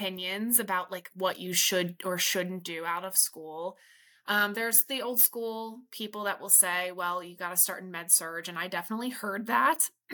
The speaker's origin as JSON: {"language": "English", "region": "Pennsylvania", "country": "United States", "tie": "born or raised there", "said": "And I did that at the Good Samaritan Hospital, which is in Lebanon County, my hometown."}